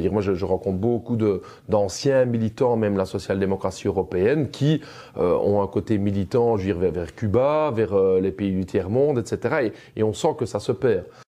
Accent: Belgium; Chez nous, en Belgique, c'est un peu la tendance à croire qu'on peut continuer à se mêler des questions africaines.

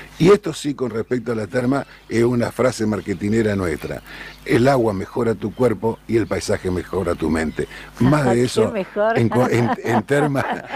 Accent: Cerrito, Entre Ríos, Argentina; now in La Paz, Argentina; Y si yo nací en Cerrito y viví en el campo en Antonio Tomás.

